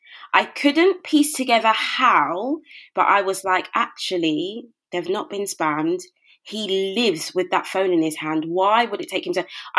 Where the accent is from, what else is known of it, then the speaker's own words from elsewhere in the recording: London, United Kingdom; Born and raised in Brixton, South London.